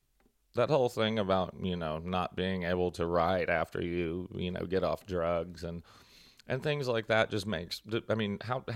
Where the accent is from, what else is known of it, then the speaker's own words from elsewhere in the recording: Nashville, Tennessee, United States; And, I'm not staying in Nashville forever. Sitting there watching my hometown be and it's being destroyed